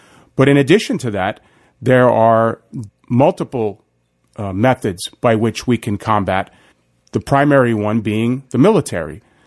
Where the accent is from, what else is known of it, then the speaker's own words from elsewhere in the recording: United States; But as a human being, as an American, I feel the pain